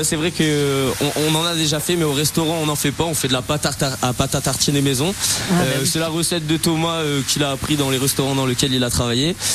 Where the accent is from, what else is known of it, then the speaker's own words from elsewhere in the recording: Bordeaux, Nouvelle-Aquitaine, France; Alors nous on est bordelais comme vous l'aviez rappelé.